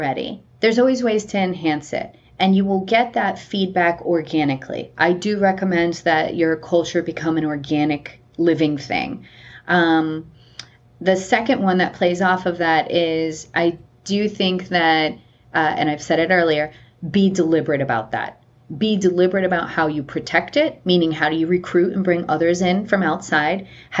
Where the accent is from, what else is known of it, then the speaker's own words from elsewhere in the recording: Florida, United States; You know, so I grew up in South Florida and we have gators like everywhere, right?